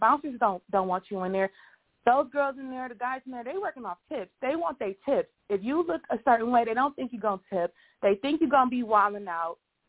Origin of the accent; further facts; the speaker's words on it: Cleveland, Ohio, United States; And I've been in Miami multiple times, and I'm from Cleveland. We don't like that here.